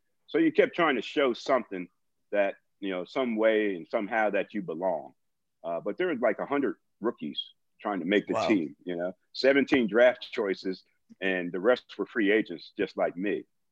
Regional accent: New Jersey, United States; now in Tulsa, United States; I grew up in New Jersey, a Giant and Jet fan. So I wasn't a Cowboy fan, and I'm upset the Giants and Jets aren't on TV down here in Tulsa.

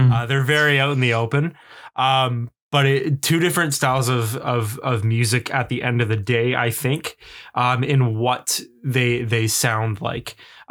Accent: Canada; I know that thing because I'm Canadian.

